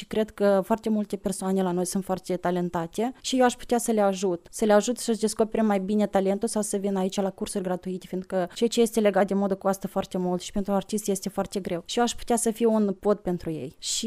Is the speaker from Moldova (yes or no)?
yes; Gura Bîcului, Anenii Noi District, Moldova; Sunt din Republica Moldova, din raionul Anini Noi, satul Gura Bâcului.